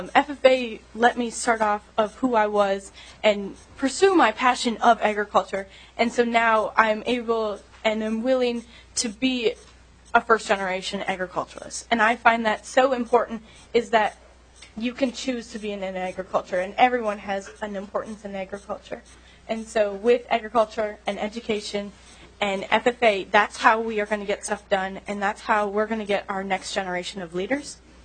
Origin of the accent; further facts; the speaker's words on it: Pine Island, Minnesota, United States; I'm from Pine Island, Minnesota, so 10 minutes north of Rochester, and I am a first-generation hobby farmer